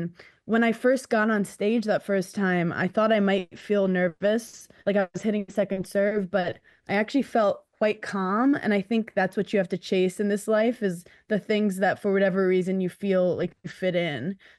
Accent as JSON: {"language": "English", "town": "New York City", "region": "New York", "country": "United States", "said": "And like, I'm 33 from New York City."}